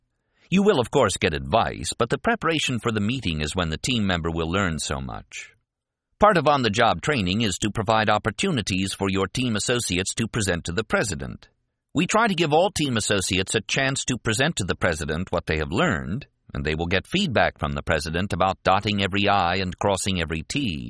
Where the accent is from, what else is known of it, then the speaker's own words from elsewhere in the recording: Japan; but I did not experience it when I was growing up in Japan.